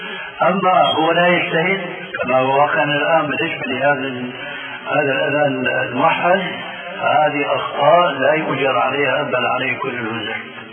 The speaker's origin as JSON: {"language": "Arabic", "town": "Damascus", "region": "Damascus Governorate", "country": "Syria", "said": "كما يقولون عندنا في الشام"}